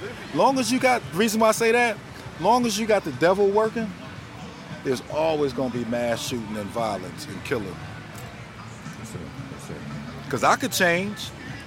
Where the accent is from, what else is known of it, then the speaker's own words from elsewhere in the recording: Buffalo, New York, United States; Yeah, I'm from Buffalo.